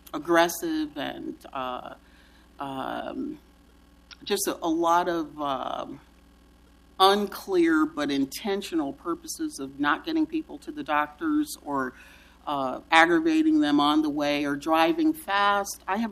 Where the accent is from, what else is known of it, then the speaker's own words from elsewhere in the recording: United States; I am American. I care about us and the prosperity of our future generations in our nation.